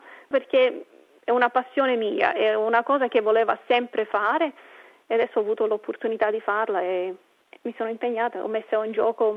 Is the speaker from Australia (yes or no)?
yes; Brisbane, Queensland, Australia; Sono cresciuta qui a Brisbane, in Queensland, e sono stata sempre qui. Non sono mai stata, diciamo, a vivere in Italia